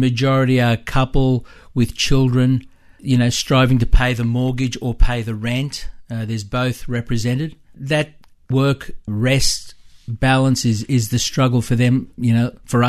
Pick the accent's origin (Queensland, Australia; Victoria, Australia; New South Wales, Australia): New South Wales, Australia; Rooty Hill; I'm born and bred in Rudy Hill. So this is home to me.